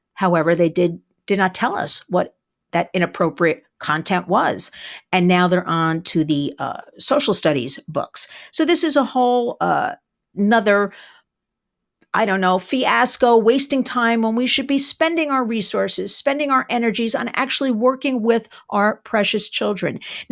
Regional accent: New York, United States; And brings me to my home state. You know, for once, my governor, Kathy Hochul, she wanted to empower the budget of New York State

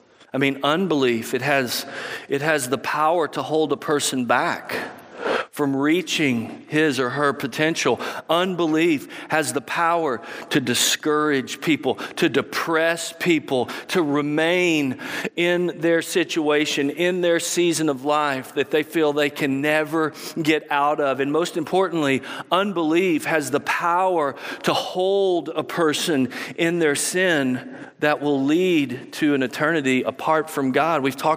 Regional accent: Waco, Texas, United States; he came to my school where I grew up in Waco. My school was called Woodway Elementary

